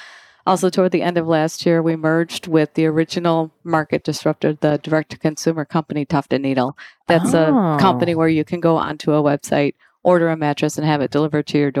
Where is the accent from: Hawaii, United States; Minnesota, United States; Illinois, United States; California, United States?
Illinois, United States; Chicago; now in Atlanta, United States; I'm originally from Chicago, and we've moved around the country a bit for my different professional opportunities, and thrilled to be in Atlanta.